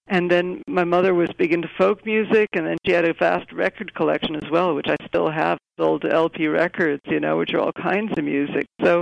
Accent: Chicago, Illinois, United States; also born or lived in Spain; now in England, United Kingdom; I live in England, but if my accent sounds American, it's because I grew up in Chicago, although I was born in Spain, which is where my father was from. My mother was from Chicago

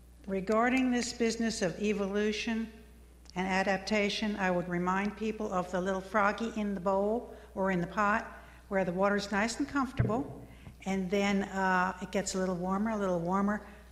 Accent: Hickory, North Carolina, United States; from Hickory. I prefer the face-to-face contact type of thing. I don't do computers. And everywhere I go in Hickory, I talk with people.

